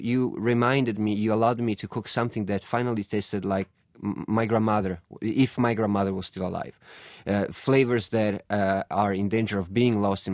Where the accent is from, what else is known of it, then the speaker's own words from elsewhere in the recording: Florence, Tuscany, Italy; you know, I grew up in Florence. Florence is 350,000 people.